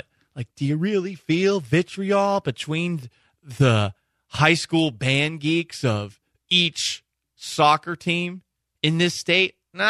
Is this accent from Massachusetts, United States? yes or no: yes; Boston, Massachusetts, United States; I grew up in the Northeast, and New York's only a 3-hour drive from where I grew up, Boston